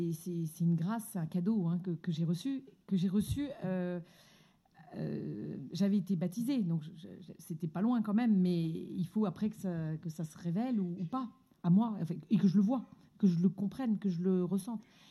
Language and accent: French; Paris, Île-de-France, France; parce que moi, j'ai grandi à Paris